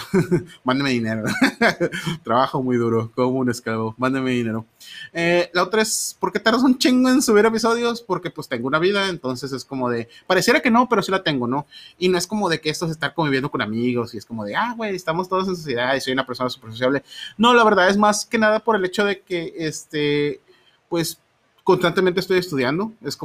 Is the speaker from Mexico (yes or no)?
yes; Veracruz, Mexico; accent: jarocho; cuando fui al norte, estuve bien chistoso porque es como de que hablaba como norteño y que dices, ¿por qué hablas como norteño? Y cuando regresa habla, oye, ¿por qué hablas como jarocho? Bueno, como veracruzano.